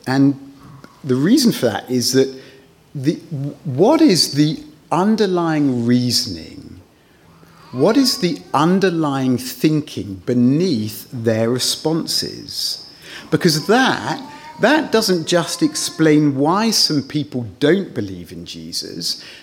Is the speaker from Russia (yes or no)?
no; England, United Kingdom; apart from the fact that it interests me, being an Englishman